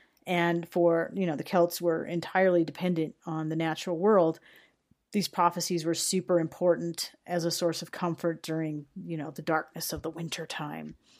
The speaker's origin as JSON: {"language": "English", "region": "Rocky Mountain West", "country": "United States", "tie": "born or raised there", "said": "So I grew up in the Rocky Mountain West. I grew up in the South, in a lot of the parts of the Southwest."}